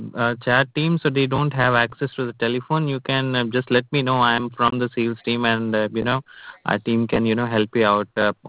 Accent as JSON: {"language": "English", "country": "India", "said": "Basically, I am from India."}